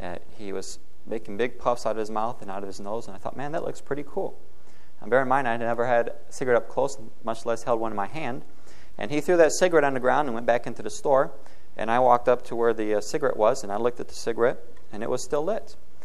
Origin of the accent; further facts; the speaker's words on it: Brazil; Brazil is actually where I consider home. We spent 4 years there, and every fifth year we come home on furlough for about a year. And I have dual citizenship. I was born there, so I am a Brazilian.